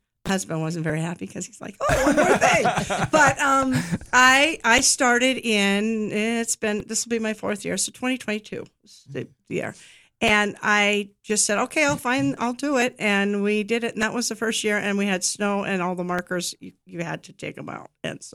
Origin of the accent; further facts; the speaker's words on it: North Dakota, United States; and I'm from North Dakota, so that picture of that elk and the bighorns behind it was the picture I wanted